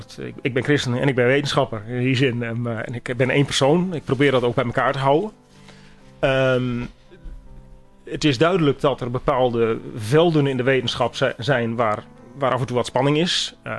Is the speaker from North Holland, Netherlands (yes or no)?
no; Nunspeet, Gelderland, Netherlands; Ik ben geboren en getogen in Nunspeet. Mijn accent laat waarschijnlijk al horen dat ik niet helemaal hier vandaan kom.